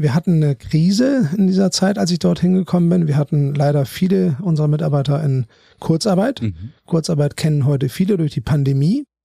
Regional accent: Bremen, Germany; now in Hamburg, Germany; Ich bin heute etwas über 50 Jahre alt. Mhm. Komme aus Bremen, habe in Münster studiert

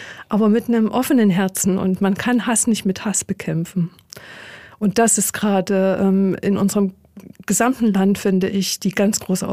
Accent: Thuringia, Germany; now in Fulda, Germany; Ich pendel ja jede Woche noch von Fulda nach Thüringen in meine alte Heimat

